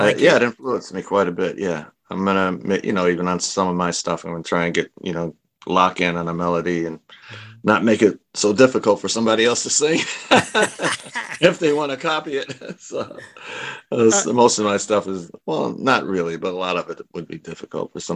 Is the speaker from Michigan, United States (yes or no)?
yes; Detroit, Michigan, United States; I'm from Detroit, so and you got everything there from soul music to punk.